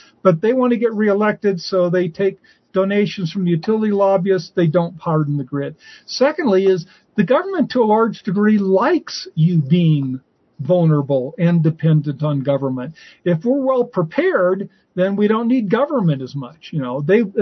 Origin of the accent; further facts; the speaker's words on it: Nebraska, United States; I love my double barrel shotgun I grew up with in Nebraska hunting pheasant and quail.